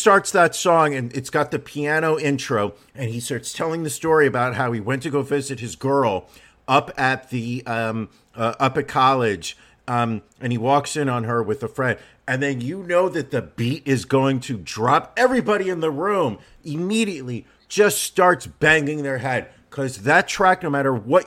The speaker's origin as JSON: {"language": "English", "region": "New York", "country": "United States", "said": "what I thought was genius as a New Yorker was he took the chorus from the electronics store"}